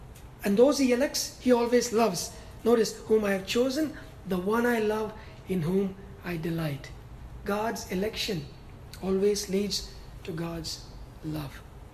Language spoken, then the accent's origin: English; India; growing up in India, I lost my father at an early age